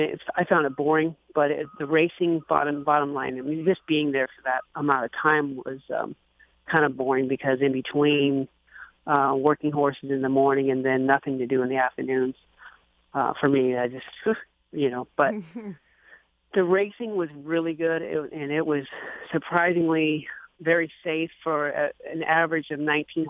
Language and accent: English; Renton, Washington, United States; Like I said, I was born and raised in Renton, Washington.